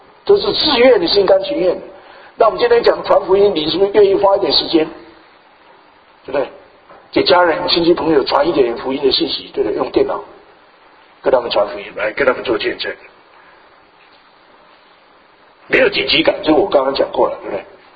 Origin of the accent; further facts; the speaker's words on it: China; 特别我们中国人都是很棒的